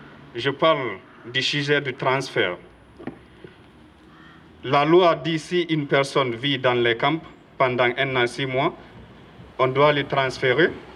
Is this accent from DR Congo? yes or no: no; Senegal; Je viens du Sénégal. Je vis dans ce camp pendant 1 an, 6 mois.